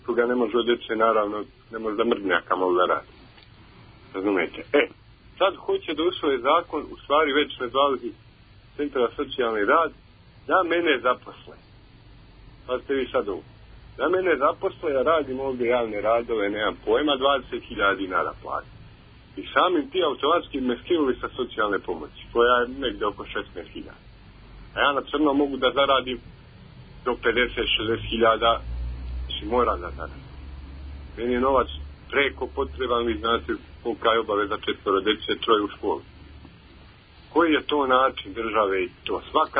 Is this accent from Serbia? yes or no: yes; Bajina Bašta, Šumadija and Western Serbia, Serbia; Ja sam iz Bajne Bašte, imam 4 djece.